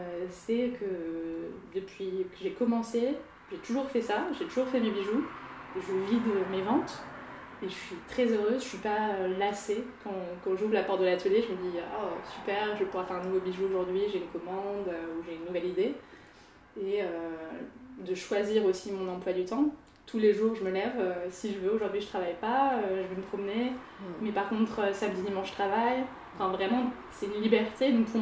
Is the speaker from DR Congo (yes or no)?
no; France; now in Netherlands; En tant que Français, on est très timide par rapport à ça.